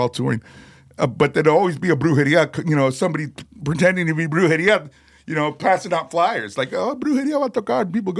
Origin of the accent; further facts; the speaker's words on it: Chicago, Illinois, United States; born there; I was born in Chicago.